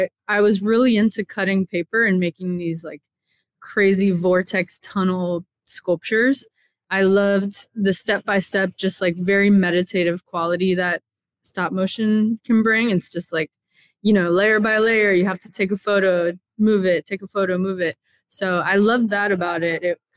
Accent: Miami, Florida, United States; I grew up in Miami, Florida, and my grandpa was a hobby artist.

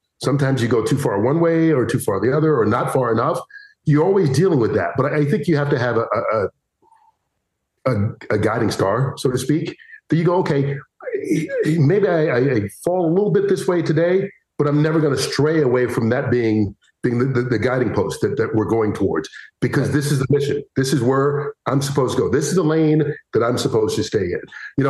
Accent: Atlanta, Georgia, United States; moved away; also born or lived in Cedar Rapids / Madison / Dallas; I grew up in Atlanta. I went to college in Cedar Rapids, Iowa. I've lived in Madison, Wisconsin, as you said, Dallas.

